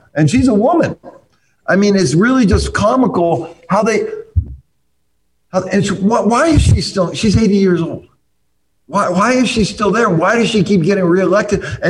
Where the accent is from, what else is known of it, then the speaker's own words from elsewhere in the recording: California, United States; I'm from California, the Bay Area.